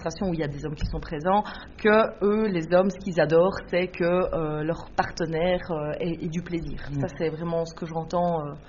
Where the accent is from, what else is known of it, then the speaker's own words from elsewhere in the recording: Bertry, Wallonia, Belgium; also born or lived in Bouillon; Ici, moi, j'habite la région de Neuchâteau, je suis originaire de Bertry, j'ai habité durant 15 ans à Bouillon